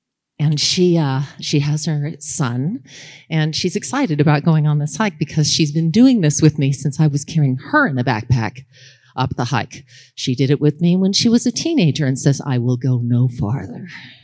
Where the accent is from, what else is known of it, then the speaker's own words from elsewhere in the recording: Montana, United States; I'm from Glacier Country.